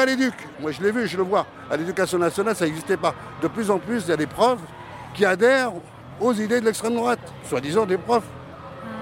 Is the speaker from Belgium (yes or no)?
no; Nanterre, Île-de-France, France; j'ai grandi à Nanterre.